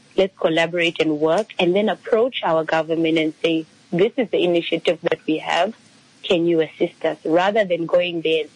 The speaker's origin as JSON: {"language": "English", "town": "Walvis Bay", "region": "Erongo", "country": "Namibia", "tie": "born or raised there", "said": "I am born and raised in Wolfish Bay"}